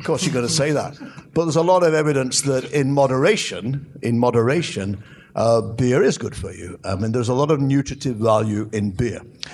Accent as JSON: {"language": "English", "region": "England", "country": "United Kingdom", "said": "Yeah, but I'm English. I'm not allowed."}